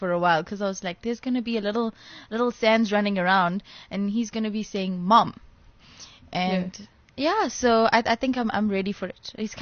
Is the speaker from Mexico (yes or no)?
no; India; and you know, I'm Indian, so they were a little bit conservative.